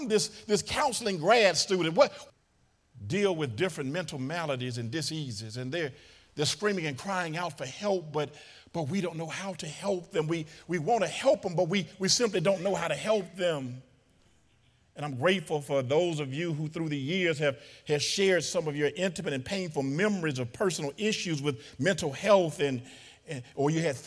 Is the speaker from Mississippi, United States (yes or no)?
no; Memphis, Tennessee, United States; I remember years ago growing up in Memphis, Tennessee